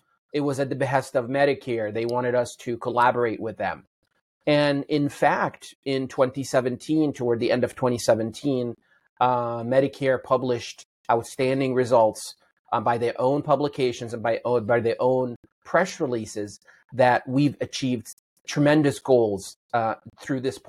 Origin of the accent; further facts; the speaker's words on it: Aleppo, Aleppo Governorate, Syria; moved away; Originally, my family is from Syria, and my hometown, Aleppo, Syria, is the place of birth for inpatient psychiatric care.